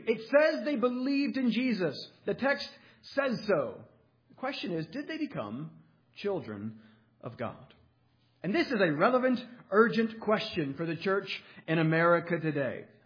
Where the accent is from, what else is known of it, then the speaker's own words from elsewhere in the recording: the South, United States; I'm from the South, so sometimes they would call there's the born-agains down there, right?